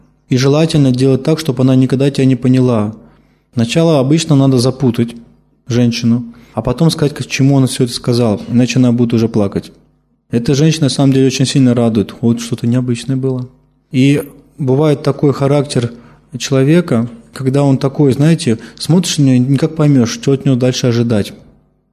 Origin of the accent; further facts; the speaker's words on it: Moscow, Russia; born there; Я родился в Москве, я на Красной площади был всего два раза на всю свою жизнь.